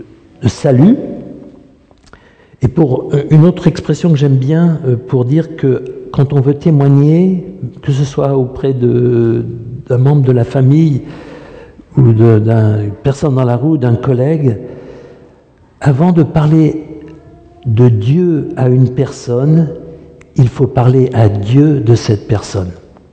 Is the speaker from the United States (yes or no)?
yes; United States; French is a second language; now in France; Quand je suis venu des États-Unis avec le désir de partager l'Évangile et que je me suis retrouvé en France avec ces Français arrogants